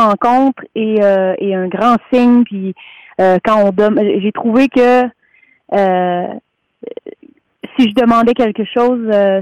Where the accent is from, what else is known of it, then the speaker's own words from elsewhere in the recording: Quebec, Canada; puis je viens de la région du Québec, d'une région qui est située dans le nord-ouest.